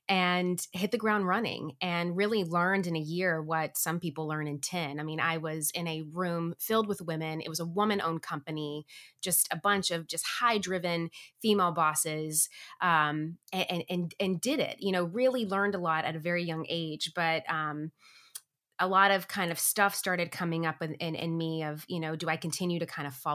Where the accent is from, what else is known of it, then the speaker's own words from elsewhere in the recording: Tennessee, United States; now in Los Angeles, United States; I grew up in Tennessee. I was one of four children. My dad is one of eight. My mom is one of five. So massively large family, very traditional family.